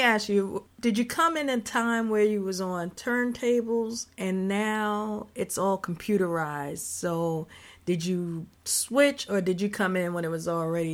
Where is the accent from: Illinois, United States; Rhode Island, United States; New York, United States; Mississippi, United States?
New York, United States; Bronx; I'm from the Bronx … I'm from the Bronx.